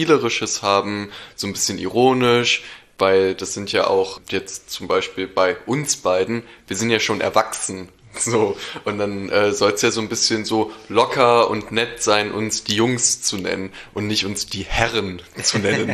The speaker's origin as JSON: {"language": "German", "region": "Berlin", "country": "Germany", "tie": "born or raised there", "said": "ich bin in Berlin aufgewachsen"}